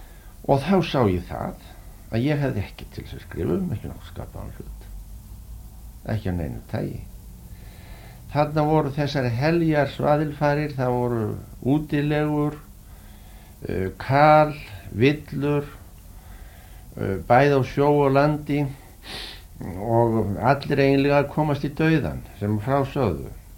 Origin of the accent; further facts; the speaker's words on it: Stokkseyri, Southern Region, Iceland; born there; ég er fættur úr Stokkseyri á Klöpp 13. apríl 1909. Nú foreldrar mínir voru Sæfinna Jónsdóttir frá útverkum og … frá Háfi í Holtum í Rangárvallssýslu.